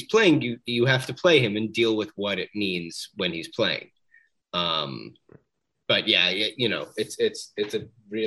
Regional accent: Philadelphia, Pennsylvania, United States; Really, we're from Philadelphia.

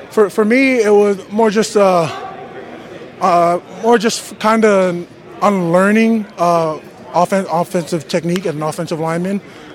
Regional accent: Australia; now in United States; When I moved out here from Australia, I played for a club, Rainier Highlanders.

